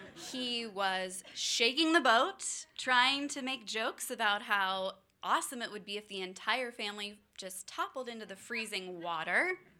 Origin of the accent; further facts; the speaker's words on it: Memphis, Tennessee, United States; Except for a southern version of Clark Griswold, because I grew up in Memphis, Tennessee.